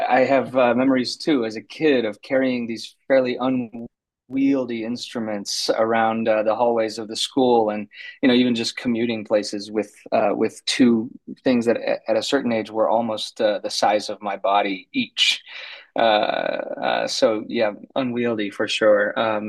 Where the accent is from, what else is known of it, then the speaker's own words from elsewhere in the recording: Midwest, United States; I was raised in the Midwest, and I arrived in San Francisco to do my master's degree at the San Francisco Conservatory of Music